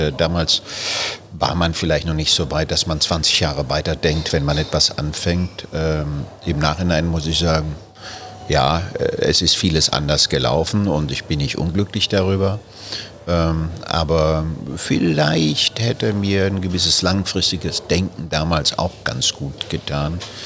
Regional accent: Baden-Württemberg, Germany; ich bin ja in Baden-Württemberg zur Schule gegangen, Baden-Württemberg aufgewachsen.

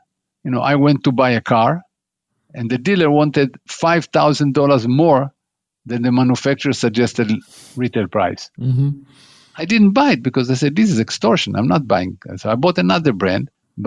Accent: United States; As an American, you get depressed.

